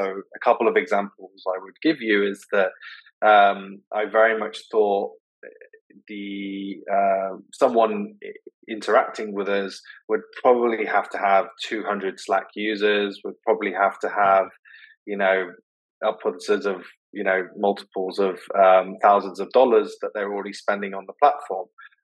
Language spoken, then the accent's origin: English; United Kingdom; moved away as an adult; now in Singapore; I'm British, but I've lived out in Singapore for 7 years now. That's where our HQ is. However, I'm now spending my time between London and Singapore